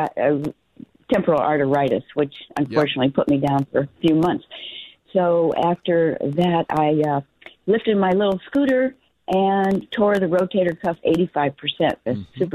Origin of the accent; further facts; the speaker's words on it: Palm Springs, California, United States; Palm Springs.